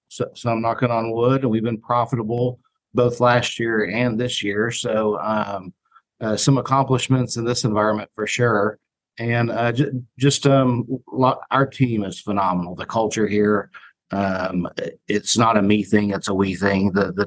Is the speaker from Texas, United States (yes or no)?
yes; Texas, United States; I have my Dr. Pepper from Whataburger since I'm from Texas